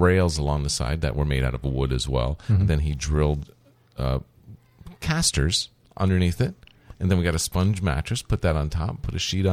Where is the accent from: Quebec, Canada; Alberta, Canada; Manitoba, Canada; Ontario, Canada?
Ontario, Canada; Belle River; which, you know, I grew up in Belle River